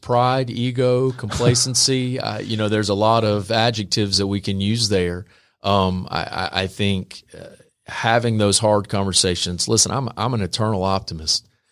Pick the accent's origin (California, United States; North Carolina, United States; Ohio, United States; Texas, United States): North Carolina, United States; I'm from Eastern North Carolina, so I've got a lot of farming isms and old country boy isms